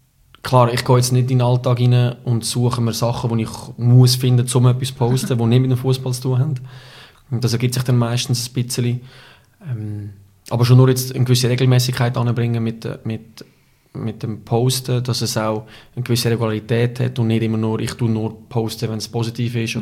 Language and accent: German; Switzerland; Im Ausland noch ein bisschen extremer als jetzt bei uns in der Schweiz.